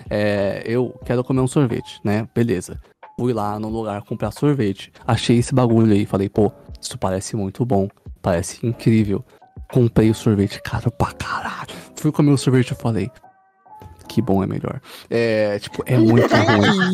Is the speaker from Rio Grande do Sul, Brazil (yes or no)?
no; Osasco, São Paulo, Brazil; Olha, eu sou de Osasco.